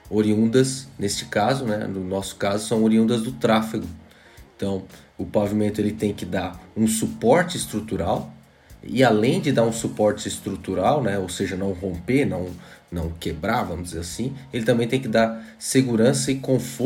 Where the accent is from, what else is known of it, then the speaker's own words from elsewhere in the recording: Criciúma, Santa Catarina, Brazil; eu sou natural de Criciúma, né? Vivi a minha vida toda em Criciúma, perto de Florianópolis, ali de Santa Catarina.